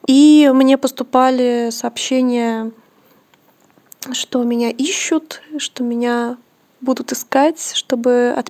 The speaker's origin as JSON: {"language": "Russian", "town": "Omsk", "region": "Omsk Oblast", "country": "Russia", "said": "Я просто тоже из Омска."}